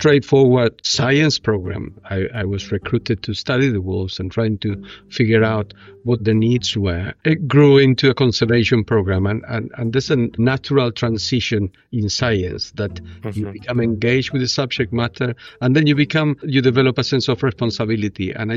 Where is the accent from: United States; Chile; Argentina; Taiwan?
Argentina; Buenos Aires; also born or lived in Ethiopia; now in United Kingdom; I'm currently a professor of conservation biology at the University of Oxford in the UK, but I hail from the Argentine Pampas.